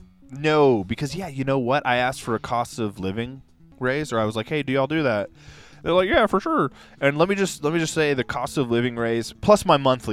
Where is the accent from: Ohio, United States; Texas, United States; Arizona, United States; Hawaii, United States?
Texas, United States; Dallas; But guess what? I'm from Dallas, Texas.